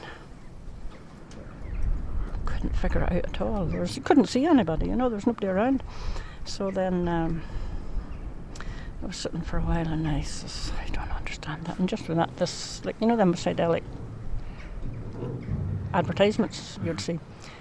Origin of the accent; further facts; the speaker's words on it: Ahoghill, Northern Ireland, United Kingdom; I'm from a place called Ahocho, County Antrim.